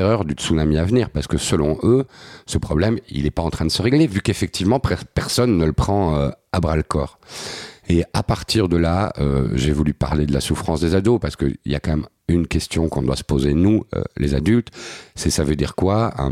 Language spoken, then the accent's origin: French; Belgium; Moi je suis belge et je suis à Paris là